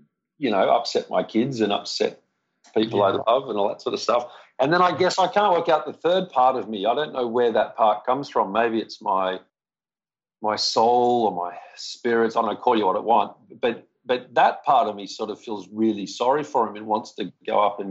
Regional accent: Australia; You know, being an Australian, that's exactly what happened, wasn't it?

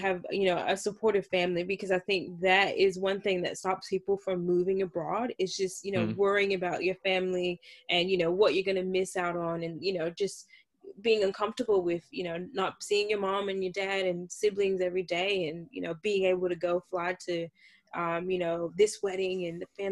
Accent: North Carolina, United States; I'm from North Carolina, so I would be a bit more partial to Carolina barbecue

